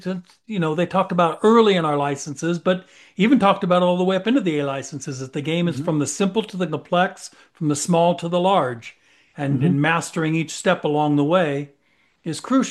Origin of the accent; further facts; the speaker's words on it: California, United States; when I grew up in California in the 60s and 70s, it wasn't part of the culture at all.